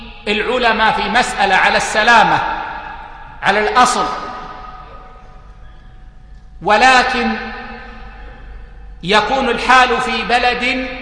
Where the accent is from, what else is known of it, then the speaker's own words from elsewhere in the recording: Saudi Arabia; في سماحة المفتي عندنا في السعودية